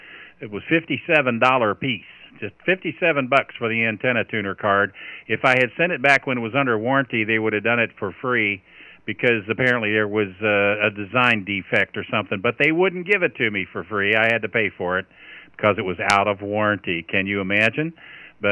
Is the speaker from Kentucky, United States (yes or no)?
yes; Kentucky, United States; You know, I am from Kentucky, Bob.